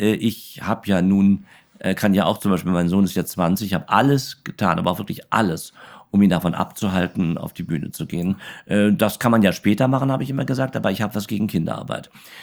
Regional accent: Berlin, Germany; also born or lived in Karlshorst; ich bin ja als Baby rübergekommen und meine Sozialisation, wie es immer so schön heißt, ist natürlich das West-Berlin, ist ja. West-Berlin, aber geboren bin ich in Karlshorst.

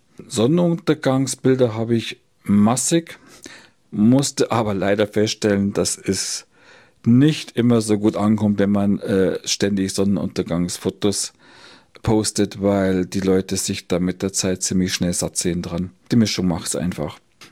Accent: Bayrischzell, Bavaria, Germany; Also ich lebe jetzt schon seit 50 Jahren hier. Ich bin in Bayerischzell geboren und aufgewachsen.

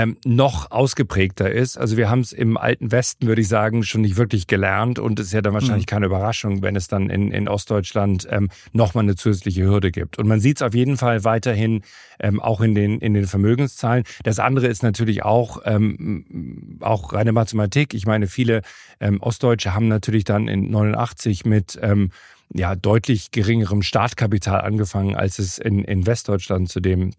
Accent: England, United Kingdom; now in Germany; Das ist zum Beispiel in England ganz anders, wo ich aufgewachsen bin

